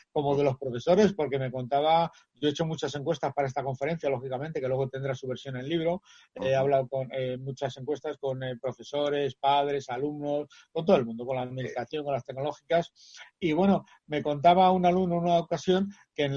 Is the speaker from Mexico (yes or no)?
no; Spain; porque claro, porque somos españoles y lo de improvisar se nos da muy bien